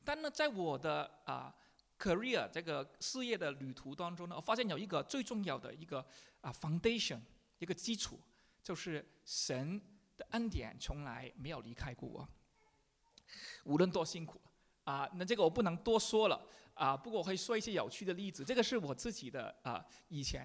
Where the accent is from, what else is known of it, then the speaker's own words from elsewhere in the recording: Hong Kong; now in United Kingdom; 我小时候在香港是，我来 英国之前做过两个公司了